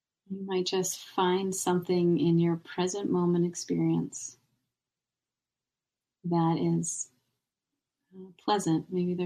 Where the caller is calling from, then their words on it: Concord, Massachusetts, United States; And I'm calling in from Concord, Massachusetts, which is near Boston